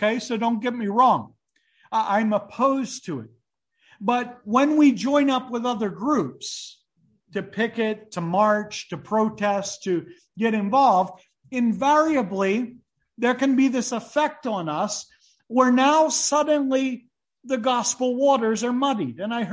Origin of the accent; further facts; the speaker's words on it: United States; since I'm American, I'll just go